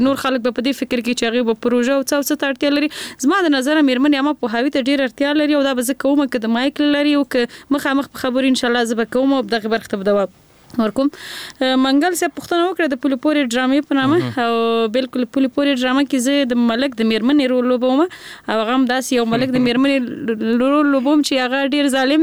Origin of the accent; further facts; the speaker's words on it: Nangarhar, Afghanistan; نو زه اصل نه د ننګرهار ولایت یم،